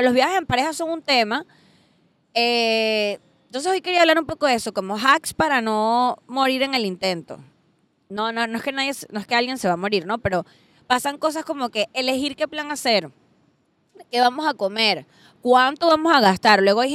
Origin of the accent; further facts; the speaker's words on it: Venezuela; Marico, mi novio y yo somos venezolanos, ¿no?